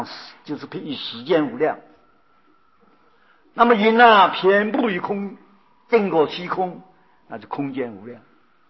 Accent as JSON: {"language": "Chinese", "country": "China", "said": "这是我们中国人所讲的啊。"}